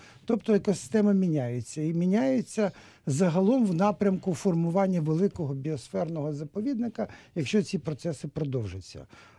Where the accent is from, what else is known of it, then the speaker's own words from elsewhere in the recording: Kyiv, Ukraine; але загалом я киянин.